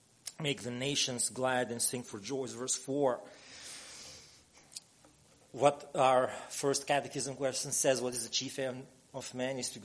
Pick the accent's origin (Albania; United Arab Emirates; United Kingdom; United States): Albania; he heard that I was from Albania